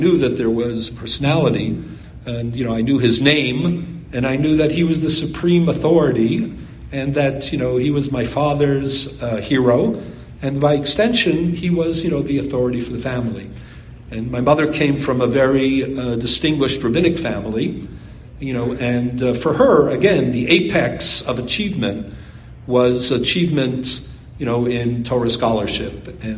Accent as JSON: {"language": "English", "country": "Canada", "tie": "born or raised there", "said": "We grew up in Canada"}